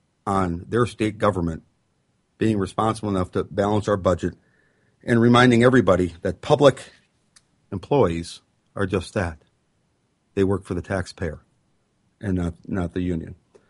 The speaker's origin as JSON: {"language": "English", "region": "Wisconsin", "country": "United States", "said": "I'm proud of my state. I'm from Wisconsin, and I'm very proud of our state"}